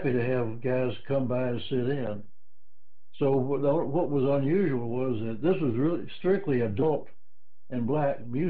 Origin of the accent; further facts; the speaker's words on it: Memphis, Tennessee, United States; Not for me. I was from Memphis.